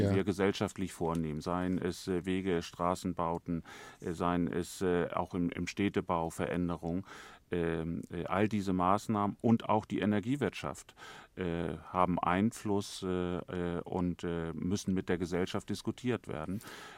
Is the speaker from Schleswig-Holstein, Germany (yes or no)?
yes; Schleswig-Holstein, Germany; Ich komme aus Schleswig-Holstein.